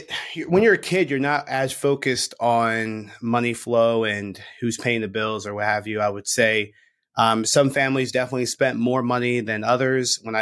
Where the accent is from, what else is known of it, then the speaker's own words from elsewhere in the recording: Philadelphia, Pennsylvania, United States; born there; so I was born in Philadelphia, born to two parents that were victims of drug abuse.